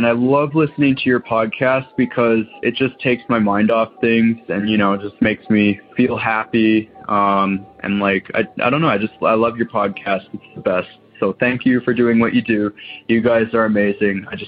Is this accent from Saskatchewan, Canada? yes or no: no; Waterloo, Ontario, Canada; I'm from Waterloo, Ontario, Canada.